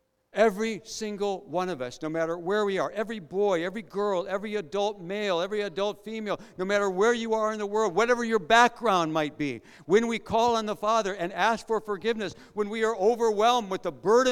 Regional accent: Midwest, United States; moved away as an adult; you know I'm from the United States. You know I'm from the Midwest part of the United States.

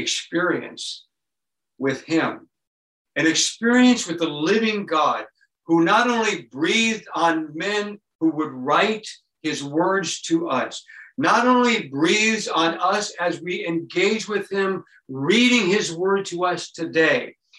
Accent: United States; And I'm an American living at the end of the 20th century and the beginning of the 21st century.

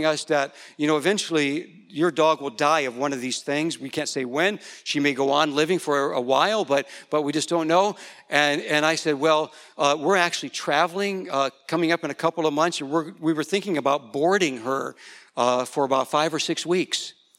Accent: United States; I'm an American and I'm a pet owner.

